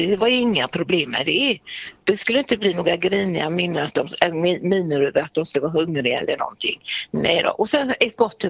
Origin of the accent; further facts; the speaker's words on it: Gothenburg, Västra Götaland County, Sweden; now in Orust, Sweden; jag är inte från Orust, jag är från Göteborg egentligen.